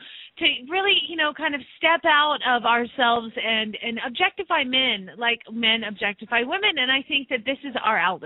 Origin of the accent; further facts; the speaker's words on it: Phoenix, Arizona, United States; from Phoenix, Arizona